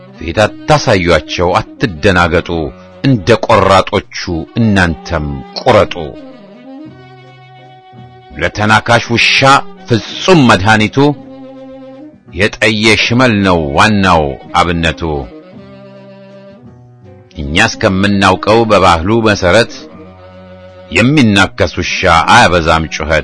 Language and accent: Amharic; Oromia, Ethiopia; እኔ ተወልጄ ያደግኩት በኢሉባቦር ነው። ኦሮሞ ነኝ። በኦሮሞነቴ በኢትዮጵያዊነቴም ኩሩ ነኝ።